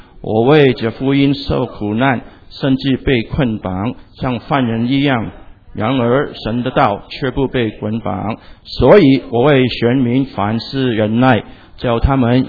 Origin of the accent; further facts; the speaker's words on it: Guangdong, China; 那么我是广东人，所以有时候广东人就会说一句话，大吉利是